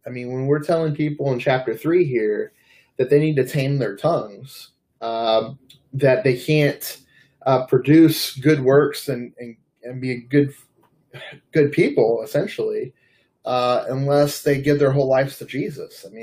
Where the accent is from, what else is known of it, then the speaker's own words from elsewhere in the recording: New Orleans, Louisiana, United States; And so I grew up in New Orleans, and one of my favorite memories was watching the horses that came down to Mardi Gras time